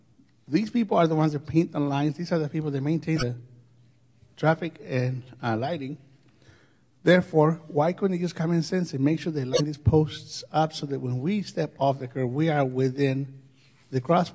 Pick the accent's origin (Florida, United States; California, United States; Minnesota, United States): California, United States; Los Angeles; I'm from Los Angeles.